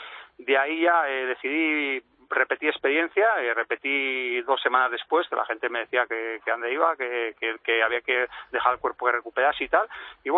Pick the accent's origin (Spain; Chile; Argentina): Spain; Navarre; como buen navarro y cabezotas que somos